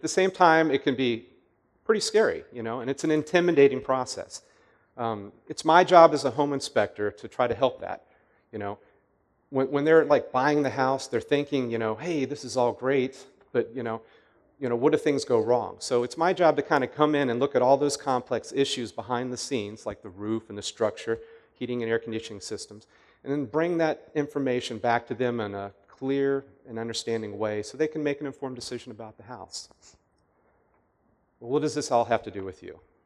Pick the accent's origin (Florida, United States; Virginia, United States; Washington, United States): Virginia, United States; Woodbridge; And I grew up in Woodbridge, old Woodbridge.